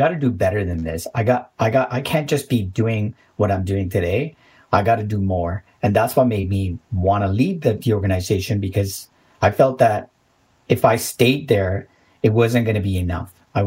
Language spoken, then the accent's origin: English; Sri Lanka; now in North America; growing up in Sri Lanka, living in, you know, like in wooded forest and things like that, like where I had this like connection with nature. And that kind of got away from me when I got here to North America